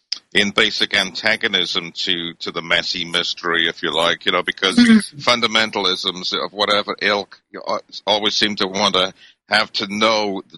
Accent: United Kingdom; I grew up in Britain, of course, and it was a secular society back then.

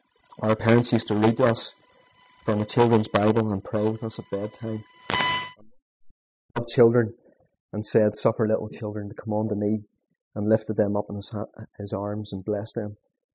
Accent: Bangor, United Kingdom; born there; I was born in Bangor on the 4th of October 1976 into a Christian home.

